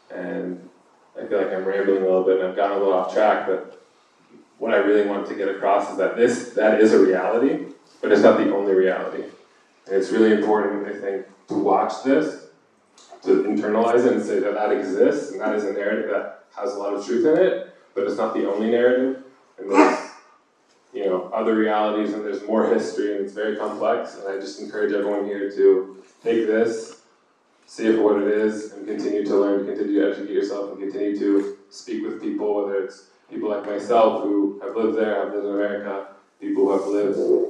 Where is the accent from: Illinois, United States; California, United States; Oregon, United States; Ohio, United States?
Oregon, United States; Eugene; moved away; also born or lived in Israel; I grew up in Eugene, but I've lived in Israel for the majority of the past 10 years, since about 2013 until last July. I was in the Israeli army for about 3 years.